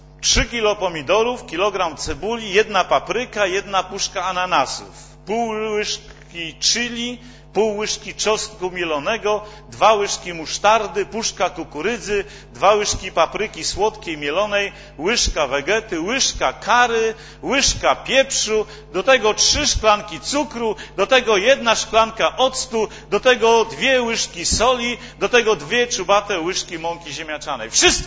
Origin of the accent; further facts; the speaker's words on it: Katowice, Silesian Voivodeship, Poland; jest zboru w Katowicach, skąd pochodzę.